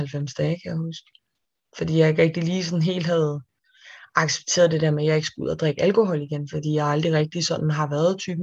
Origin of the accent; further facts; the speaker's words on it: Næstved, Zealand, Denmark; kom ind på sådan et herberg her i Næstved, hvor jeg kommer fra